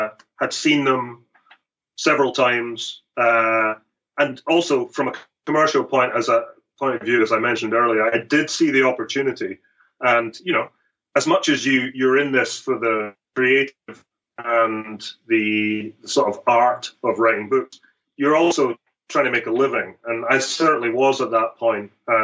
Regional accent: St Andrews, Scotland, United Kingdom; Yeah, that's my hometown. I grew up there. I played out in the old course all the time as a youngster.

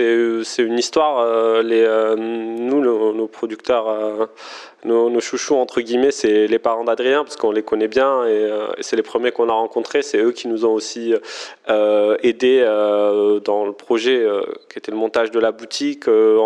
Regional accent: Toulouse, Occitanie, France; now in Paris, France; À la base, je ne suis pas de Paris, je suis originaire de Toulouse, dans le sud de la France. C'est vraiment là que j'ai mes racines, mais depuis quelques années maintenant, je suis expatrié à Paris

